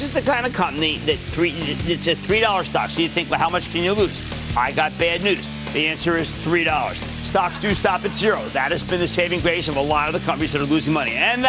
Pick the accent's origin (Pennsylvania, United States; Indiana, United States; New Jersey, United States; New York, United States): Pennsylvania, United States; How about Doug in my home state of Pennsylvania?